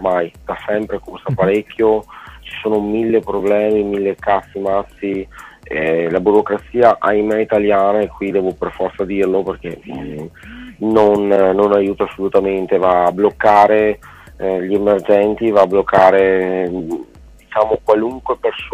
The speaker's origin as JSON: {"language": "Italian", "region": "Veneto", "country": "Italy", "said": "lì ero un veneto alle prime armi, ecco, che si cimentava."}